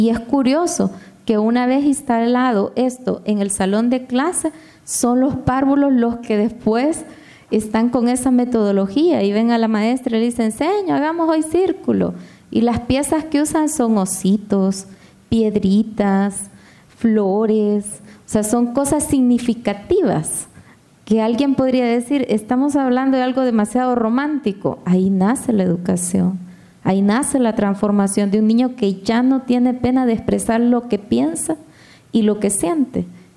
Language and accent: Spanish; El Salvador; Soy salvadoreña